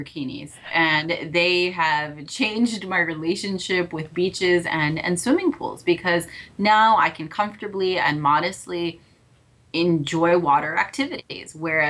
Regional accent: United States; as an American, I also take issue with countries that prevent women from covering.

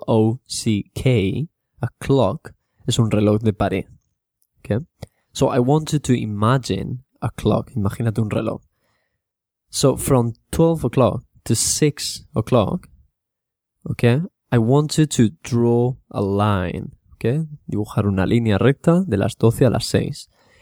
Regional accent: California, United States; So you say year, don't say year, you know, I'm from California, you say year, okay?

